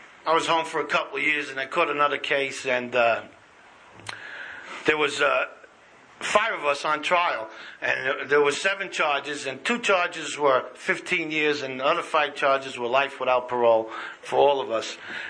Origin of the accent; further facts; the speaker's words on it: New York City, New York, United States; I come from Little Italy.